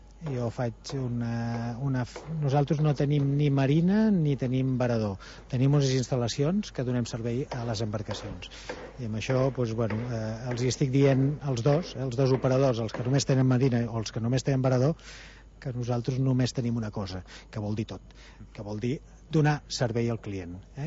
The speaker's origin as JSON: {"language": "Catalan", "town": "Vilanova i la Geltrú", "region": "Catalonia", "country": "Spain", "tie": "born or raised there", "lives_now": "Arenys de Mar, Spain", "said": "El meu pare va arribar a Arenys perquè som de Vilanova, he nascut jo també a Vilanova, el meu pare mitja vida allà i mitja a Arenys, l'any 69."}